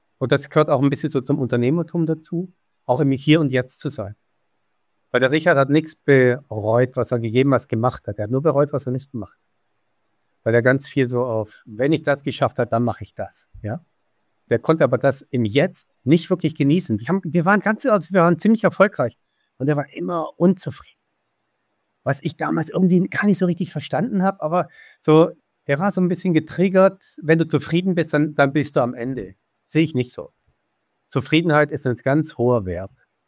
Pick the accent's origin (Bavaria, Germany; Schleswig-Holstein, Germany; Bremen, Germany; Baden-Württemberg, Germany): Baden-Württemberg, Germany; also born or lived in Switzerland / Lower Saxony; now in Hamburg, Germany; Also man hört vielleicht an meiner Stimme, dass ich Migrationshintergrund habe. Ich bin in der Schweiz geboren, als Schwabe sozialisiert, war 21 Jahre Niedersachse und jetzt bin ich seit 8 Jahren Hamburger.